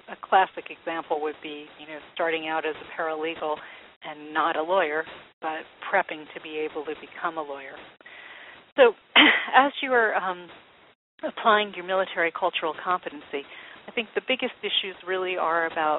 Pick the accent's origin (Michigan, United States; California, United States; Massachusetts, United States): Massachusetts, United States; And again, being that I'm from Massachusetts, today's Globe is filled with Senator Brown's revelations